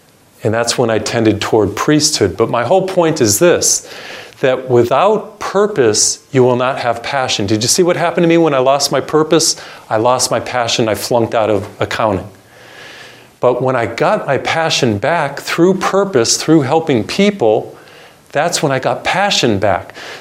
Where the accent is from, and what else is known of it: Massachusetts, United States; born or raised there